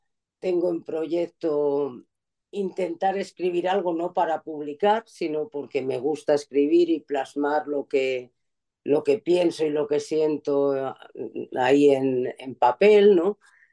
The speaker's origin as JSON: {"language": "Spanish", "region": "Asturias", "country": "Spain", "said": "Yo soy de Asturias, como la mayoría de los que me conocéis sabéis, y entonces, pues bueno, tenía dos caminos, o quedarme en Madrid o volverme a Asturias"}